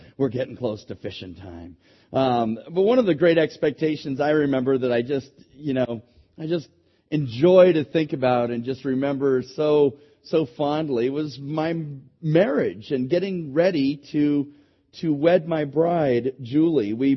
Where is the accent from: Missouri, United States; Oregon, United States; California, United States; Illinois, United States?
California, United States; Hayward; the house that I grew up in Hayward.